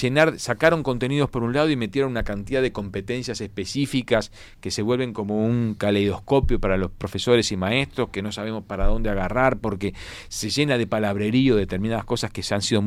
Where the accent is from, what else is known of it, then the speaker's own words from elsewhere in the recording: Montevideo, Uruguay; born there; Yo soy el Cerrito de la Victoria, nací en el Cerrito.